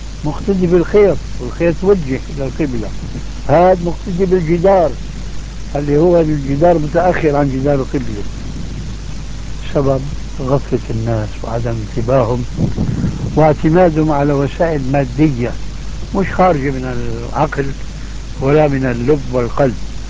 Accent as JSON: {"language": "Arabic", "country": "Syria", "moved": "yes"}